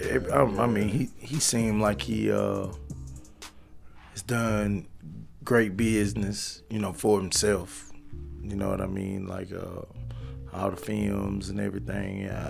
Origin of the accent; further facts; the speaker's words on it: the South, United States; You know, I'm from the South, man. I love the South.